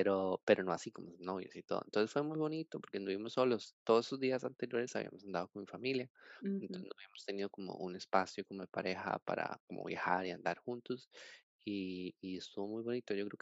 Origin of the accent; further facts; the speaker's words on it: Costa Rica; ah, nosotros somos de Costa Rica, estamos viajando